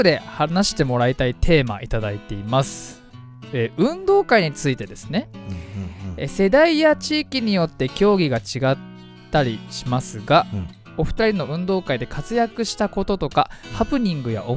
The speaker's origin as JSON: {"language": "Japanese", "town": "Fujisawa", "region": "Kanagawa", "country": "Japan"}